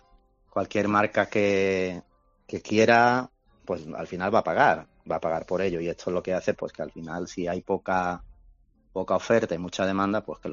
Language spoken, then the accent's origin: Spanish; Málaga, Andalusia, Spain; Que somos aquí de Málaga y no sé si es nuestra carácter, cómo somos